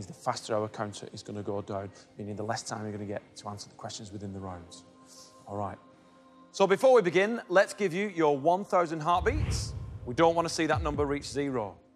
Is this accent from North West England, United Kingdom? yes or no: yes; North West England, United Kingdom; Please don't write in and complain. I'm from Lancashire, a bit of rivalry, that's all it is.